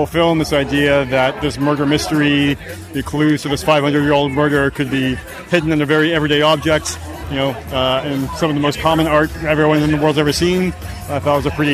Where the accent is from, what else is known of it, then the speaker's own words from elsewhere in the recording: Vancouver, British Columbia, Canada; I'm from Vancouver.